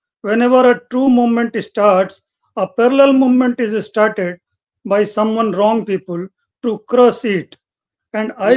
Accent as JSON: {"language": "English", "town": "Dhanbad", "region": "Jharkhand", "country": "India", "said": "from India, Jharkhand, Dhanbad."}